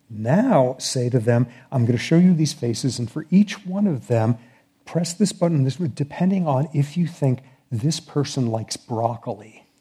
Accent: San Francisco, California, United States; I'm from San Francisco. They're my hometown team.

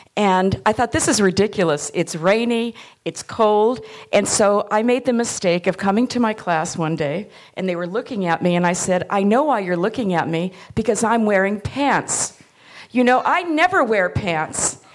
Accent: Los Angeles, California, United States; there was a rumor going around the school that I had a gun in my purse, because I was from Los Angeles

